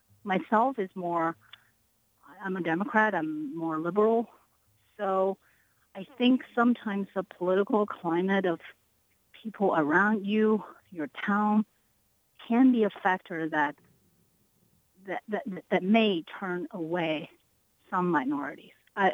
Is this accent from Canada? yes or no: no; China; now in United States; I moved from Columbus, Ohio in 2009 for a job, and I'm Chinese.